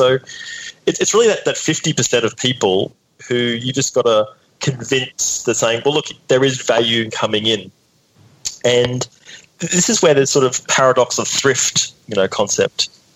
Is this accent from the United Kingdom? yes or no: no; Queensland, Australia; I grew up in North Queensland.